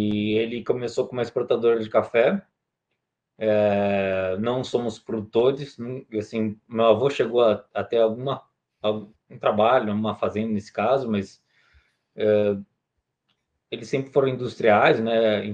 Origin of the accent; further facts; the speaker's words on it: Santos, São Paulo, Brazil; Então, eu sou de Santos também